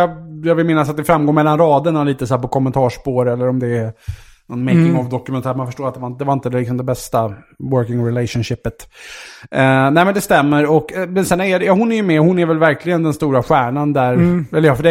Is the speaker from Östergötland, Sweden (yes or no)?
no; Vaxholm, Stockholm County, Sweden; Jag är ju uppvuxen i Vaxholm ute i Stockholm.